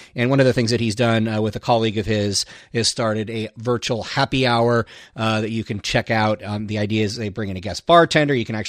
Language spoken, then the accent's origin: English; California, United States; lives out in Oakland, California, right there near my hometown.